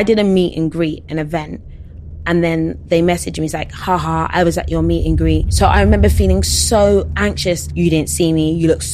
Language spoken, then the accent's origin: English; Nigeria; which I think is really cultural as a Nigerian.